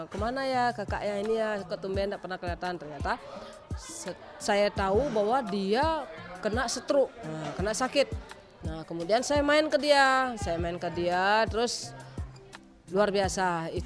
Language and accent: Indonesian; Bali, Indonesia; Saya sendiri bangga, padahal saya sendiri orang Bali asli.